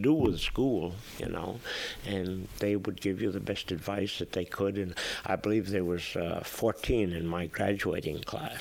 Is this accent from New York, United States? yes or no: no; East Warren, Vermont, United States; I was raised up there in East Warren by Blueberry Lake, and my parents didn't have any automobile.